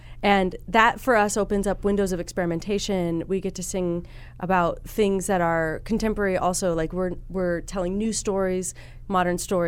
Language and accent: English; Omaha, Nebraska, United States; I grew up in Omaha, and I moved back after grad school.